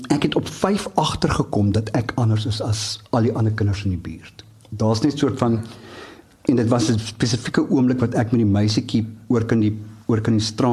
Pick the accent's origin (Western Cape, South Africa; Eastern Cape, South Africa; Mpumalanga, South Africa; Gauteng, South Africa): Gauteng, South Africa; Johannesburg; ek het in Triomf groot geword in Johannesburg.